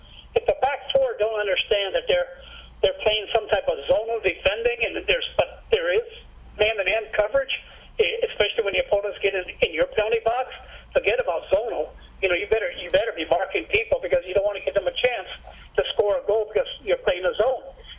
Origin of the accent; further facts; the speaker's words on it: Macau; now in United States; I was born and raised in Macau, China